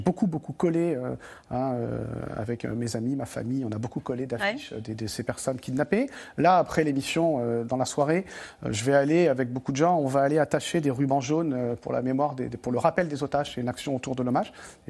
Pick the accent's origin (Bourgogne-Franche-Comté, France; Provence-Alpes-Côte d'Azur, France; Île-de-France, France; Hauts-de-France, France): Île-de-France, France; Paris; moi je suis français, hein, parisien